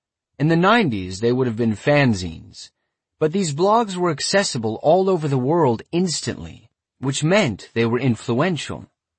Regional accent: Long Island, New York, United States; When I was really young, growing up on Long Island, I had a print zine that I made in my house

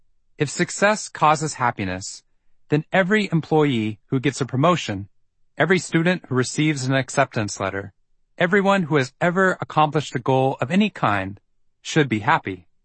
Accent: Waco, Texas, United States; I applied to Harvard on a dare. I was raised in Waco, Texas, and never really expected to leave.

